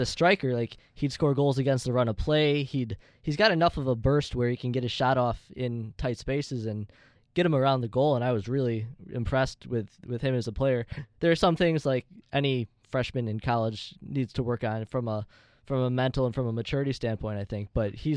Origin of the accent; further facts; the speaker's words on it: Buffalo, New York, United States; accent: Buffalo; I just have my Buffalo accent where I say eggs and things